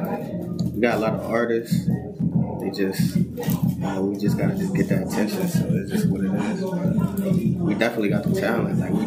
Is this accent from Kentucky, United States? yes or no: no; Trenton, New Jersey, United States; also born or lived in Roebling; I'm from Trenton. I grew up in Trenton. I grew up in Roebling a little bit. Finished high school.